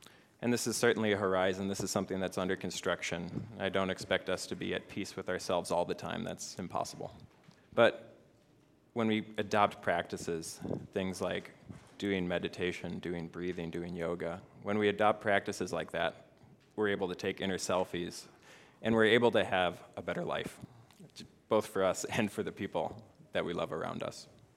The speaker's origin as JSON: {"language": "English", "region": "Wisconsin", "country": "United States", "tie": "born or raised there", "said": "I was raised in Wisconsin."}